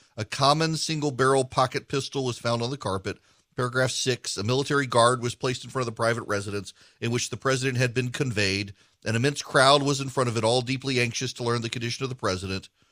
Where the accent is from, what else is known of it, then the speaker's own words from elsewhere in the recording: Dubai, United Arab Emirates; I grew up in Dubai. It was a somewhat unique experience growing up